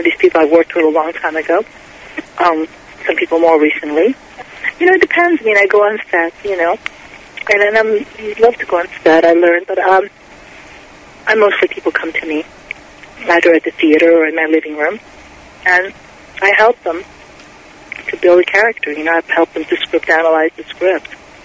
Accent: France; also born or lived in New York, United States; I was born in New York, but when I was young, my dad worked for the William Morris Agency, and he became the president and opened their first offices in Europe, in Paris, in the 60s. So we moved to France.

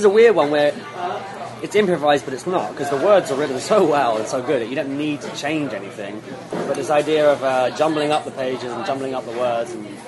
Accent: United Kingdom; especially as a Brit.

